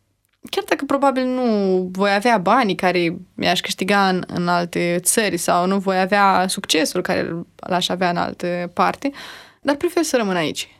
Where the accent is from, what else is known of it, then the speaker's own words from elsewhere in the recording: Romania; eu îmi iubesc țara și sunt mândră că sunt româncă și consider că poți să faci absolut orice aici, în România.